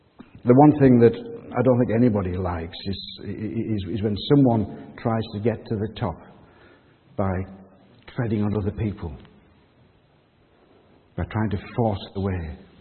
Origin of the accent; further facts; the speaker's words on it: Haddington, Scotland, United Kingdom; moved away as an adult; I just miss the seaside because I was born in Haddington by the seaside. I lived there up until I was 21.